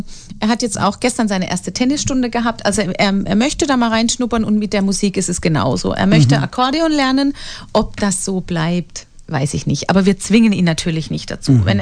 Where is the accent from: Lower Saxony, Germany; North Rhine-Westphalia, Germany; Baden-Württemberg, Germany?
Baden-Württemberg, Germany; Walldürn; now in Sindelfingen, Germany; Ich komme ja ursprünglich aus Waldürn, genau. Auch Baden-Württemberg, aus dem Odenwald. Mhm. Aber wohne ja in Sindelfingen bei Stuttgart.